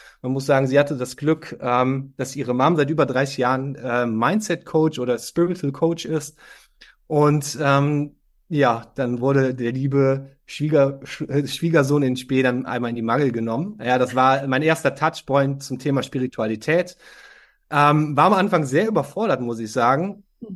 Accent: North Rhine-Westphalia, Germany; born there; ich komme gebürtig aus dem Dorf in der Nähe von Köln

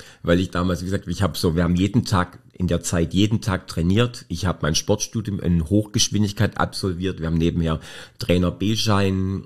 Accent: Baden-Württemberg, Germany; Ich bin ein Oberschwabe, ja.

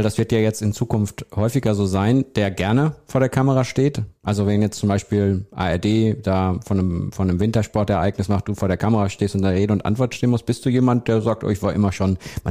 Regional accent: North Rhine-Westphalia, Germany; Ich komme aus NRW.

